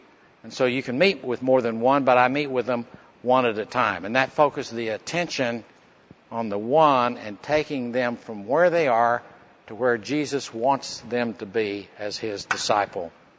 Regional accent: Oklahoma City, Oklahoma, United States; I'm from Oklahoma City.

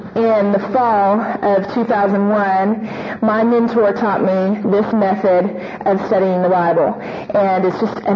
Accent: Oklahoma City, Oklahoma, United States; I'm originally from Oklahoma City

